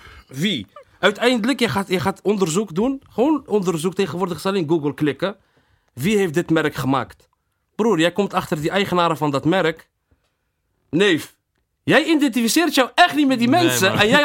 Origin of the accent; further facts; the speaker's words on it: Rotterdam, South Holland, Netherlands; Is gewoon waar ik ben opgegroeid, waar ik alles heb gedaan. Gewoon Rotterdam, maar Rotterdam eigenlijk helemaal.